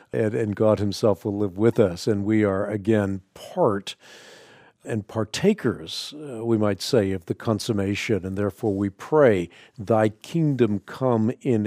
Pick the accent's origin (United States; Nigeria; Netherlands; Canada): Netherlands; I grew up in Holland. I was part of what was called the Gereformeerde Kerk when I was a child.